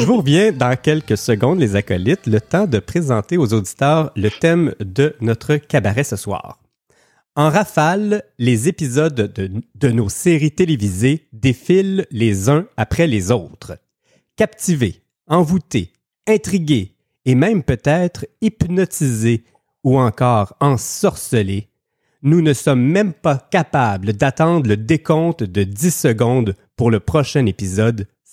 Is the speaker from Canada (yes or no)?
yes; Quebec, Canada